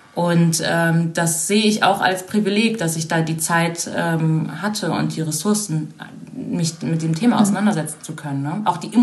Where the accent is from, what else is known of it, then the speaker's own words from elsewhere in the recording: Germany; also born or lived in Brazil; Also ich bin ja in Brasilien geboren und als ich 3 Jahre alt war, hat meine Mutter meinen Stiefvater kennengelernt. … Und dann sind wir nach Deutschland.